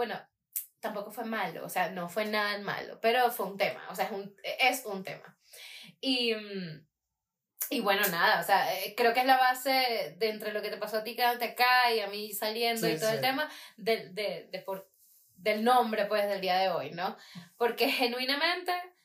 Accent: Falcón, Venezuela; Lo que pasa es que, bueno, yo como soy de Falcón, pues

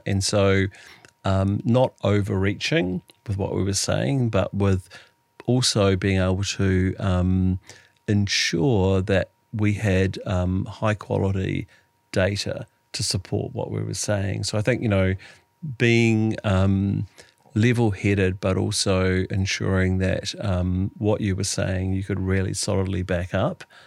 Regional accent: New Zealand; moved away; I think you're probably a little bit of a curiosity as a Kiwi, you know, crashing around America

